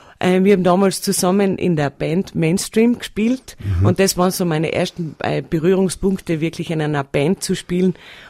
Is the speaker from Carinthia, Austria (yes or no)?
yes; Friesach, Carinthia, Austria; born there; ich bin 1981 in Friesach in Kärnten geboren, war dann fast mein erstes Lebensjahr am Bauernhof in Kärnten unten im Gurktal. Und dann sind wir erst nach Nussdorf aufgezogen